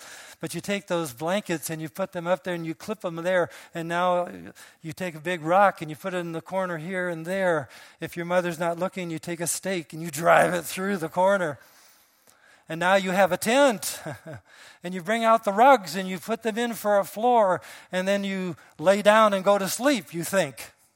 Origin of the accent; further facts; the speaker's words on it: Taylor, Michigan, United States; I remember as a little kid in a dark tent growing up in Taylor, Michigan.